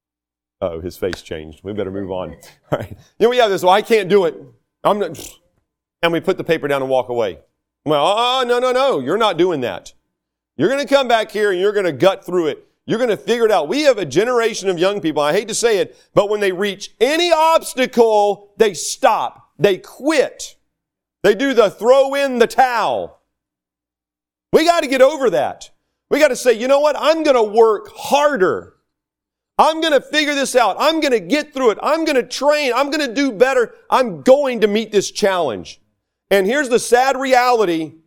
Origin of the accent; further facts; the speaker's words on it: North Carolina, United States; Can't, never, could. That's North Carolina right there. That can fall back into my accent.